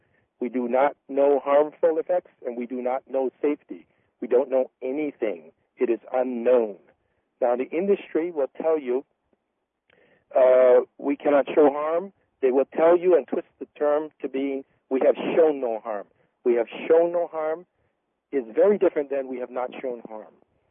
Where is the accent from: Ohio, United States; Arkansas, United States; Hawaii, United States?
Hawaii, United States; Honolulu; I was born and raised in Honolulu.